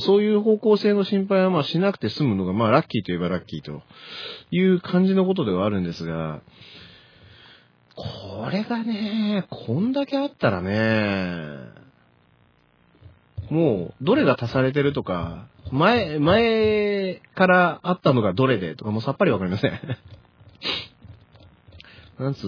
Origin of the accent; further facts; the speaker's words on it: Akishima, Tokyo, Japan; 実家がですね、東京都昭島市というところです。で、立川と八王子の間にあるっていう説明で